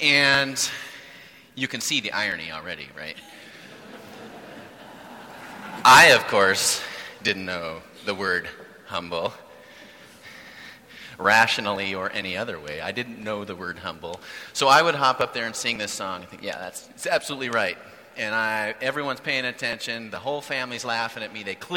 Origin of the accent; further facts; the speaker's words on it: Yakima, Washington, United States; I'm from the West. I used to sing that song as like a four-year-old at a little pizza shop called Shakey's in downtown Yakima, Washington.